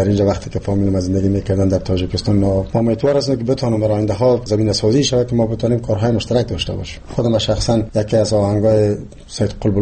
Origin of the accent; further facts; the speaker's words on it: Jalalabad, Nangarhar, Afghanistan; born there; من خودم یک تاجک و که از پنجشیر، پدر مادرم از پنجشیر است، ولی من در جلال‌آباد تولد شدم. ولی من افتخار میکنم هر دوی زبان بر من زبان مادریم است.